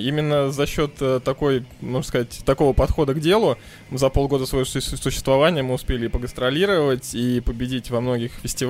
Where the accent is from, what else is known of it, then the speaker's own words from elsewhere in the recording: Saint Petersburg, Russia; я тоже, собственно говоря, родился и вырос в Ленинграде, в Петербурге.